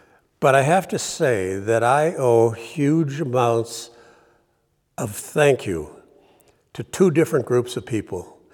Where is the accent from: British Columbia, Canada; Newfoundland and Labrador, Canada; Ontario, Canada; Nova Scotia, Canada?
Ontario, Canada; Toronto; now in United States; I'm an American that grew up in Toronto, outside of Toronto.